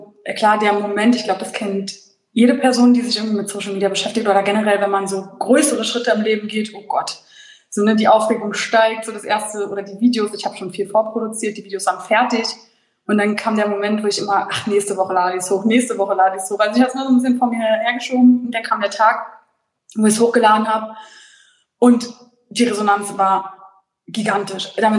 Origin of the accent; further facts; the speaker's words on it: Berlin, Germany; born there; ich bin 1995 in Berlin geboren.